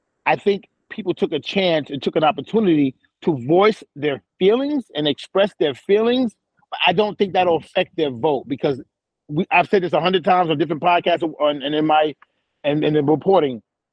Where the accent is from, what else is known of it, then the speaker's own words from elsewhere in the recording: New York, United States; I love Cameron. I'm from New York. It's fine.